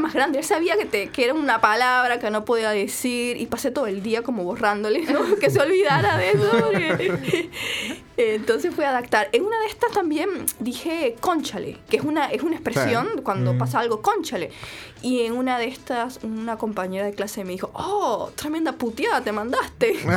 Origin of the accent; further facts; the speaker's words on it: Cumaná, Sucre, Venezuela; moved away; Yo vengo de Cumaná, una ciudad muy caliente, de mucho calor.